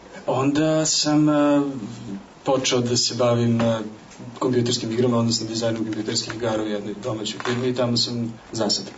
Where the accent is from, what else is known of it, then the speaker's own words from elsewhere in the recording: Belgrade, Serbia; odavde sam, rođen sam u Beogradu, izdržao sam kaznu osnovnih studija na Pravnom fakultetu Univerziteta u Beogradu.